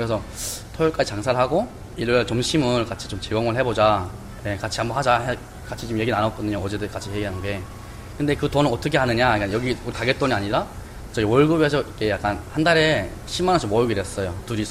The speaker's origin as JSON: {"language": "Korean", "country": "North Korea", "lives_now": "South Korea", "said": "저희가 북한에서 왔는데"}